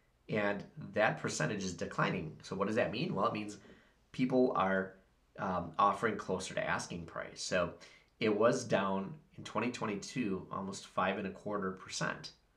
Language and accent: English; Wisconsin, United States; here in my home state of Wisconsin and also my local area.